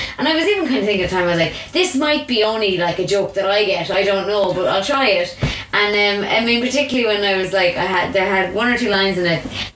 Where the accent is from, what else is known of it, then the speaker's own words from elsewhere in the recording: Connacht, Ireland; because I was living in Dublin, and because I was from Mayo, I had, like, this weird mix of the two